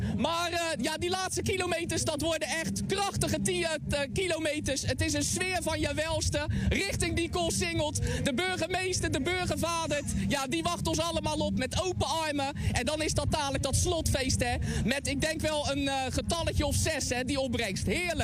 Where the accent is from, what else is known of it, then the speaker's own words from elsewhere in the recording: Oud-Beierland, South Holland, Netherlands; Maar mijn roots liggen ook zeker in Oud-Beierland.